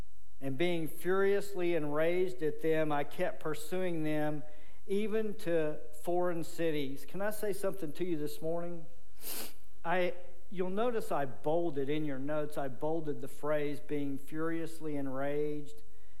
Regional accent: Arlington, United States; I spent my whole life growing up in Arlington.

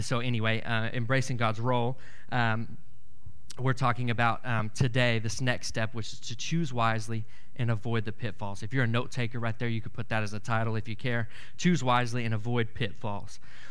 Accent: Brownwood, Texas, United States; I'm from Brownwood. I live there.

